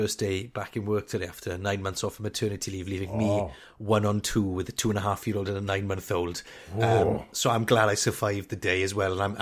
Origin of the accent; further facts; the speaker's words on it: Wales, United Kingdom; I'm Welsh